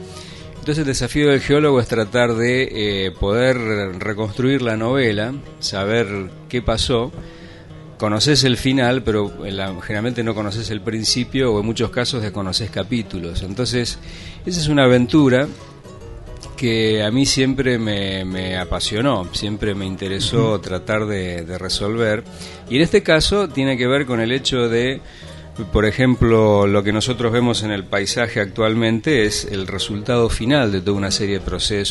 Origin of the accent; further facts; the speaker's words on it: Bahía Blanca, Buenos Aires Province, Argentina; me acuerdo de chico, a ver, yo soy de Bahía Blanca